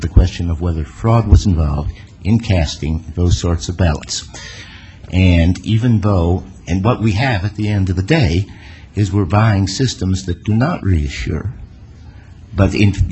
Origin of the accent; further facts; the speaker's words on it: Chicago, Illinois, United States; born there; Look, I was born in Chicago.